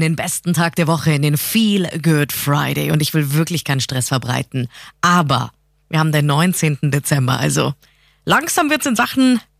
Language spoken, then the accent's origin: German; Munich, Bavaria, Germany; born there; Also ich bin geborene Münchnerin und trotzdem lege ich euch ans Herz